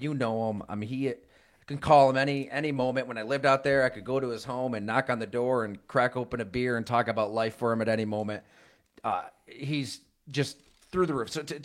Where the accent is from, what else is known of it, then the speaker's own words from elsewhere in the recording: Buffalo, New York, United States; also born or lived in Wisconsin; I grew up in Buffalo, so, you know, the cold isn't anything new. Went to college at Syracuse.